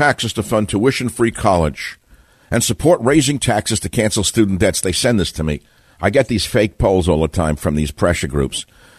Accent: Queens, New York, United States

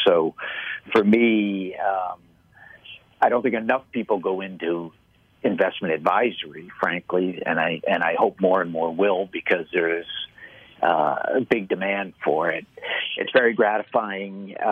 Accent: Boston, Massachusetts, United States; But I grew up in Boston.

